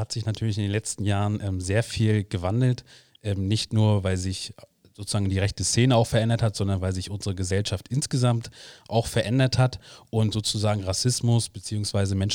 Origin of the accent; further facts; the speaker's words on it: Greifswald, Mecklenburg-Vorpommern, Germany; 30 Jahre alt, komme aus Mecklenburg-Vorpommern, genauer gesagt aus Greifswald in Vorpommern, habe dort mein Abi und mein Studium absolviert in der Politikwissenschaft und in Geschichte